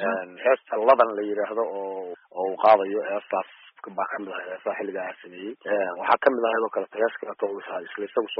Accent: Qardho, Bari, Somalia; also born or lived in United States / United Arab Emirates / Saudi Arabia / Yemen; waxaan ku dhashay soomaaliya gaar ahaan gobolka bari magaalada qardho iyada ayaan ku barbaaray dugsi dhexe iyo dugsi hoose iyo sare baan ka dhigtay

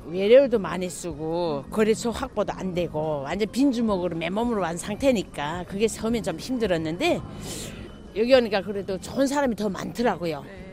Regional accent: North Korea; moved away as an adult; now in South Korea; 저도 탈북민이고요.

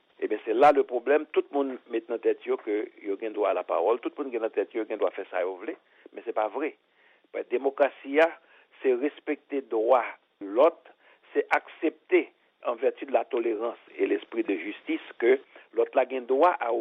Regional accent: Haiti; nous mettons à genoux pour nous frapper l'estomac nous, en tant qu'haïtien

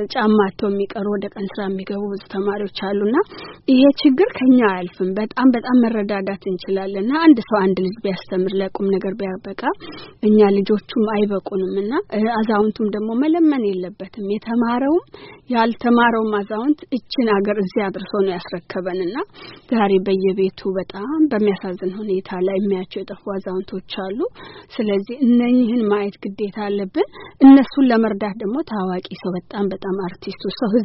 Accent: Debre Work, Amhara, Ethiopia; now in United States; ኢትዮጵያ ሂጄ ነበር ከሁለት አመት በፊት ወደ ትውልድ ሀገሬ ጎጃም ደብረወርቅ ሂጄ

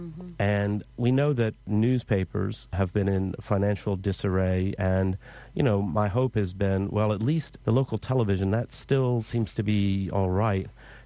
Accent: Huntsville, Alabama, United States; So I grew up in Huntsville, Alabama, and when I was a teenager, I was a newspaper delivery boy

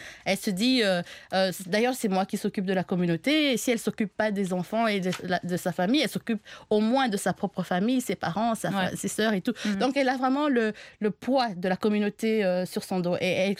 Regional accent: DR Congo; Un exemple simple, chez moi, en République démocratique du Congo, on a des ethnies où c'est la femme qui est le chef de la famille.

